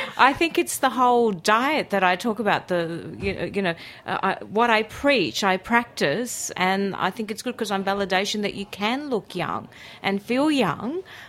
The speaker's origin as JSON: {"language": "English", "town": "Sydney", "region": "New South Wales", "country": "Australia", "tie": "born or raised there", "also_born_or_lived": "Greece", "first_language": "Greek", "second_language": "English", "said": "predominantly in Australia, although Greek was my first language and, you know, I lived on the Greek island until about 11 years old."}